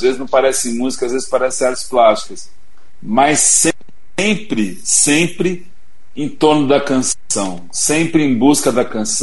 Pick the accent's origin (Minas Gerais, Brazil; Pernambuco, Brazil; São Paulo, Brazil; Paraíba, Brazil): São Paulo, Brazil; Eu sou paulistano, né? Nascido na capital, filho de um baiano e uma mineira.